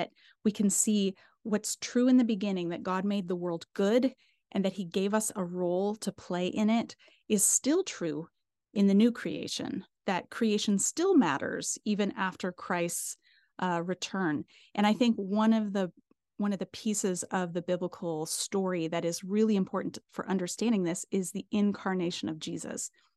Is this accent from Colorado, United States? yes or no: yes; Denver, Colorado, United States; No, I grew up in Colorado. I grew up in Denver, and I've lived all over the place.